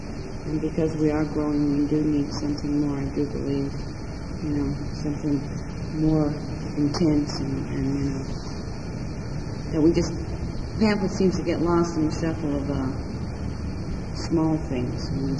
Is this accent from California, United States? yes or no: yes; Santa Cruz, California, United States; And I'm from Santa Cruz, California.